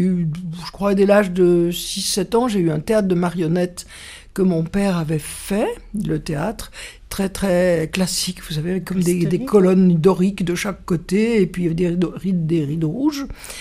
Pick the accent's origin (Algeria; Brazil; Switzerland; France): France; Lyon, Auvergne-Rhône-Alpes; born there; je suis née à Lyon, donc j'ai pas eu de peine. J'ai eu des marionnettes lyonnaises dans les bras.